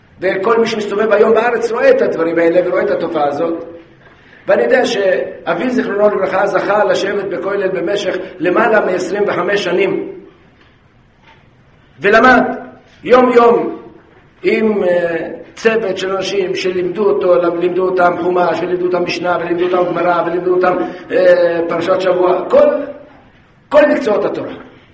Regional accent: Kiryat Ata, Haifa District, Israel; ואני זוכר בצעירותי, כשהייתי ילד בקריית אתא שבה גדלנו

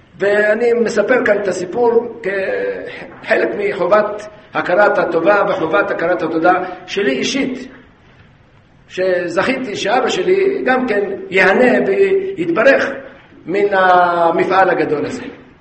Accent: Kiryat Ata, Haifa District, Israel; ואני זוכר בצעירותי, כשהייתי ילד בקריית אתא שבה גדלנו

